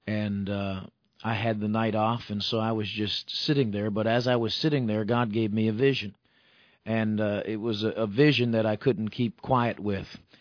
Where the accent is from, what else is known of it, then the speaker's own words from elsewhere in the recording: New York, United States; I'm a New Yorker at heart.